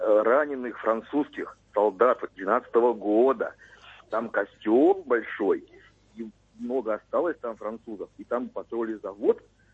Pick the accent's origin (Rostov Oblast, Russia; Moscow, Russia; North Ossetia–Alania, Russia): Moscow, Russia; also born or lived in Rybinsk, Russia; Я сам москвич, учился в Рыбинске с 81 по 84.